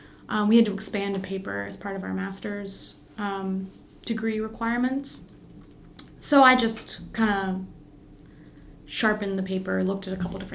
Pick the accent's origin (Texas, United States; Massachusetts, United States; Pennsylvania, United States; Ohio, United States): Ohio, United States; Like, I'd heard that growing up in Ohio, that, like, Wisconsin was settled by a bunch of Germans.